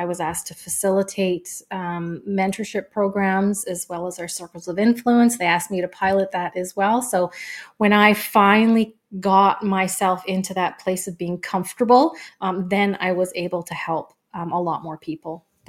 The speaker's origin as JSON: {"language": "English", "country": "Canada", "said": "as RJ has mentioned, and I live near Montreal, Quebec. So I am a Canadian, and we moved here a little while ago"}